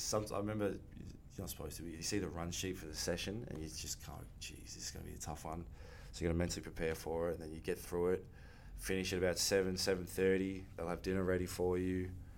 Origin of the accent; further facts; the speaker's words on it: Australia; being an Aussie was good.